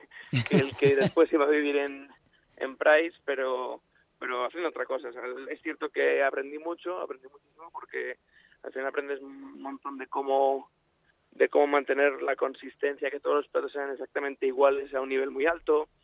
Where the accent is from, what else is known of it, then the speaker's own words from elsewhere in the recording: Galicia, Spain; Yo soy gallego